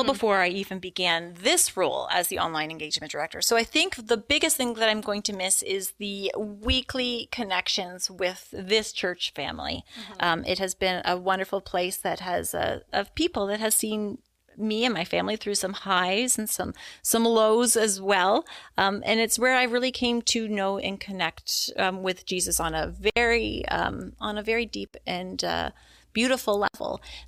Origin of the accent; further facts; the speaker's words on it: Sarnia, Ontario, Canada; I myself am an Ontario native. I grew up here in Ontario, in Sarnia, Ontario. I came from a big big extended family. I have a brother and a twin sister. And I just had a lovely upbringing there, lived near the water, Lake Huron.